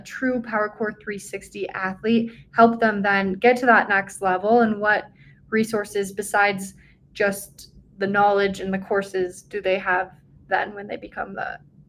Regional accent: North Dakota, United States; like, I was from North Dakota.

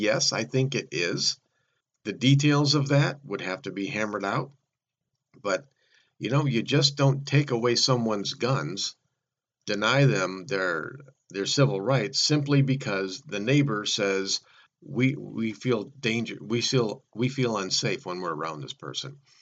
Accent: Michigan, United States; my home state of Michigan

